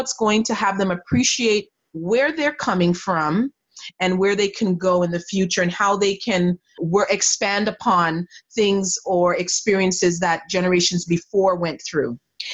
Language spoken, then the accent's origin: English; Jamaica; that I'm incredibly proud of as being a Jamaican